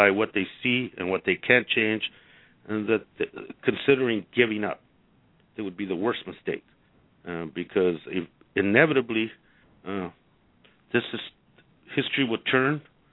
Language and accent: English; Arizona, United States; In my home state, they wrote 1070, and they wrote it for the private prison industry